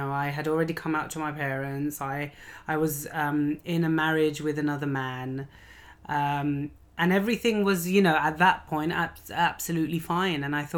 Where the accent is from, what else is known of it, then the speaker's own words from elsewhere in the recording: Lahore, Punjab, Pakistan; I mean, I am a Lahori if I'm from Lahore